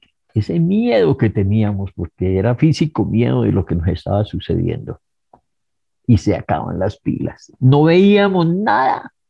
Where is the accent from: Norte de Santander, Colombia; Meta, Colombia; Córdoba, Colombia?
Norte de Santander, Colombia; Pamplona; now in Bogotá, Colombia; yo soy de Pamplona, norte de Santander. Yo conocí al Señor aquí en Bogotá, porque me vine a estudiar